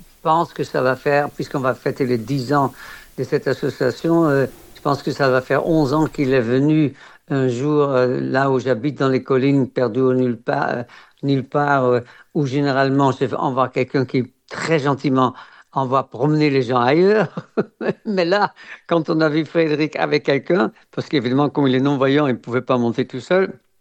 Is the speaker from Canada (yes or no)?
no; Netherlands; moved away as an adult; now in France; quand je suis arrivé en France, quand j'avais 21 ans, j'ai quitté la Hollande, et quand je suis arrivé en France, il n'y avait pas encore les possibilités d'avoir une double nationalité. Et donc, je suis resté hollandais